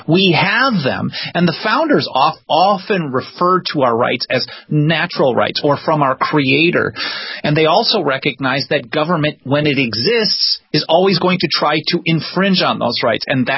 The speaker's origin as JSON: {"language": "English", "town": "Milwaukee", "region": "Wisconsin", "country": "United States", "tie": "born or raised there", "said": "I was raised in Milwaukee, Wisconsin, where our choices for mayor when I was a kid, prior to my voting age, mm-hmm."}